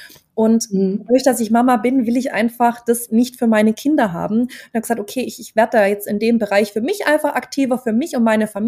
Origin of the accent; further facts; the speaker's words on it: Baden-Württemberg, Germany; accent: Swabian; Ich komme aus dem Schwabenland, deswegen ab und zu kommen ein paar schwäbische Wörter mit rein.